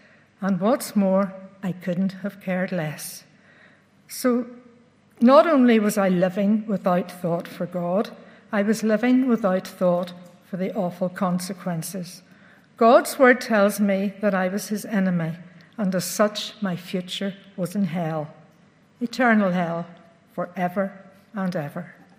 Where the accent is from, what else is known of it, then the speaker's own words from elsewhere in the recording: Belfast, Northern Ireland, United Kingdom; I was born and brought up in Belfast, the middle of three girls.